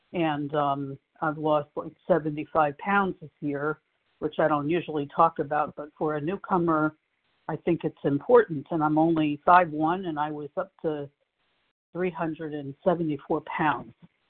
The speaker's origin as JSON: {"language": "English", "town": "Passaic", "region": "New Jersey", "country": "United States", "lives_now": "Boca Raton, United States", "said": "I'm from Passaic, New Jersey. Right now I'm living in Boca Raton, Florida."}